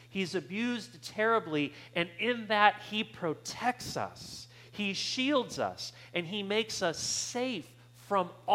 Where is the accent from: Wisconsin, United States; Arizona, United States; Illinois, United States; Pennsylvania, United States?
Arizona, United States; My cousin, who I grew up with in Arizona, her life took a bit of a different direction than mine.